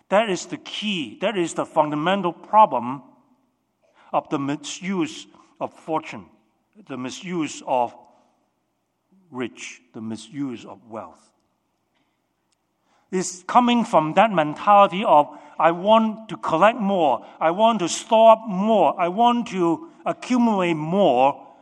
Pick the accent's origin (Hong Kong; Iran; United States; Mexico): Hong Kong; I grew up in Hong Kong.